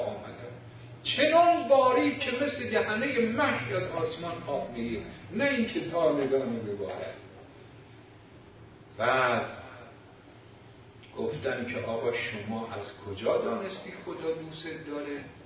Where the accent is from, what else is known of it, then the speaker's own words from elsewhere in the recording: Qom, Iran; حالا منی هم که تو قم بزرگ شدم